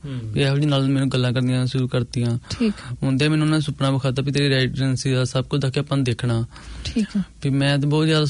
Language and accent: Punjabi; Gurdaspur, Punjab, India; moved away; ਮੈਂ ਪੰਜਾਬ ਤੋਂ ਗੁਰਦਾਸਪੁਰ ਤੋਂ ਹਾਂ